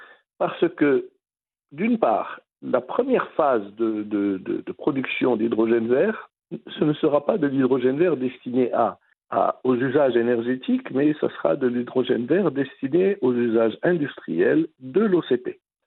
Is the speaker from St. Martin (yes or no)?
no; Morocco; Et en tant que Marocain, il faut qu'on garde un peu la tête bien vissée sur nos épaules.